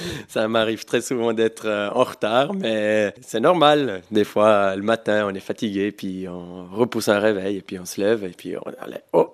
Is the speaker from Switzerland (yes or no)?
yes; Switzerland; je viens de la Suisse, je suis horloger